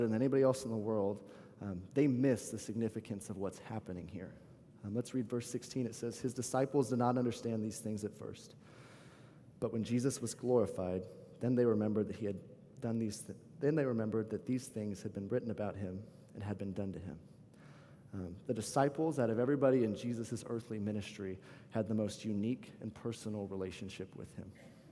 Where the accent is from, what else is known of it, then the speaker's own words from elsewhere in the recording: Texas, United States; I'm from Texas and love Texas, but Houston, Houston is a fun place to be.